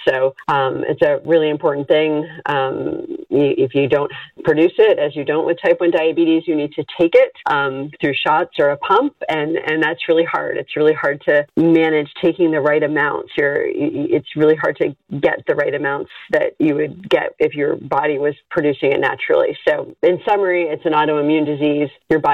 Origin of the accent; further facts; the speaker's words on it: East Coast, United States; also born or lived in Europe; And born and raised on the East Coast, a little bit in Europe, and here I am now.